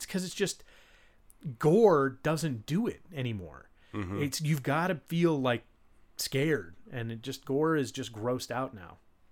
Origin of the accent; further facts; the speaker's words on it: Seattle, Washington, United States; born there; But I was born in Seattle, not Portland.